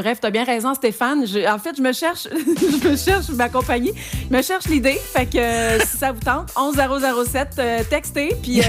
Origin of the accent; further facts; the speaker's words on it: Granby, Quebec, Canada; C'était chez nous à Green Bay.